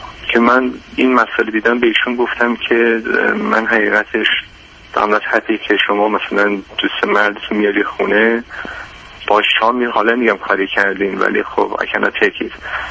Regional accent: Iran; من یه ایرانی هستم و حالا درسته چند سال اروپا بودم

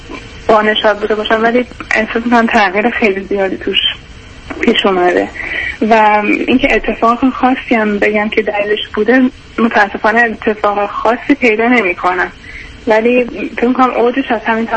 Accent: Iran; moved away as an adult; now in United States; من 23 سالمه، 4 سالی که از ایران اومدم آمریکا و الان دانشجو هستم.

